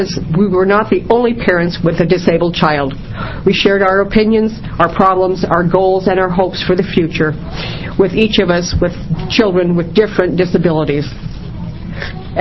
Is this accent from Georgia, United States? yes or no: no; Sherwood, Oregon, United States; this is my daughter, …. We are from Sherwood.